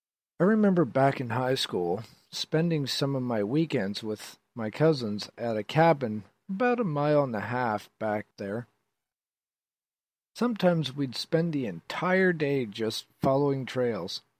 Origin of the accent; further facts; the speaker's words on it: Queensland, Nova Scotia, Canada; The idea of my hometown before modern times always fascinated me. This was probably one of my driving forces to do so much exploring. Queensland is many miles from the closest city.